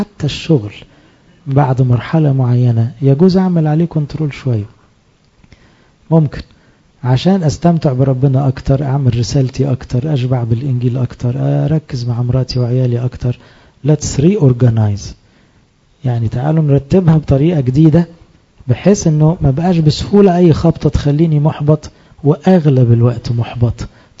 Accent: Egypt

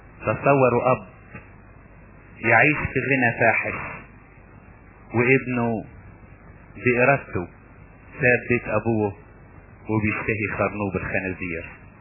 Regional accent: Upper Egypt, Egypt; مثل كان يقولوه عندنا في الصعيد، مش عارف ان كنتوا حافظين ولا لا

